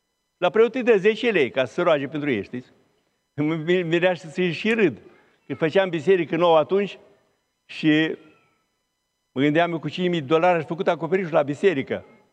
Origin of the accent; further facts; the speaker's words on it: Bucovina, Romania; now in Sibiu, Romania; eu sunt din Bucovina, dar locuiesc la Sibiu de mult, de viață.